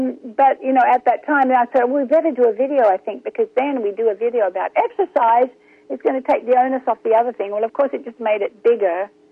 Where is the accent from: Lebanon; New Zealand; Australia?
Australia; also born or lived in England; Well, when I was five and I got to Australia, I don't really know what kind of accent.